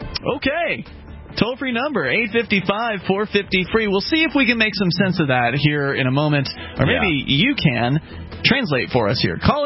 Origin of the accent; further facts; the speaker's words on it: the South, United States; Oh, I can understand you. I'm from the South.